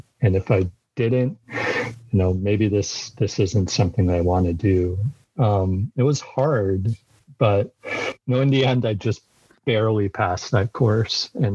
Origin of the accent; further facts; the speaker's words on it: Edmonton, Alberta, Canada; also born or lived in Utah, United States / Vancouver, Canada; So I was born in Utah, lived in Utah up until I was 10. And then we all moved to Edmonton, Alberta, Canada. So I did a lot of my schooling in Edmonton, and then I did my undergrad in UBC in Vancouver.